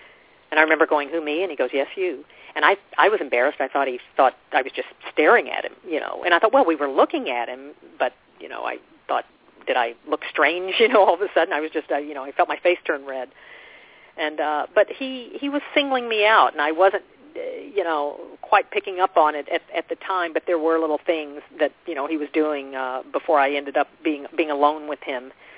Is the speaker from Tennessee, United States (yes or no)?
yes; Memphis, Tennessee, United States; which was like the White House to us growing up in Memphis